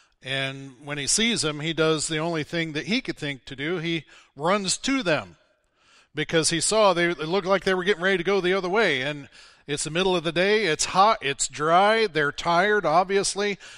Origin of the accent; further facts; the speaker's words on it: Missouri, United States; He was very respectful, but please understand I'm from Missouri, so that's what comes into mind.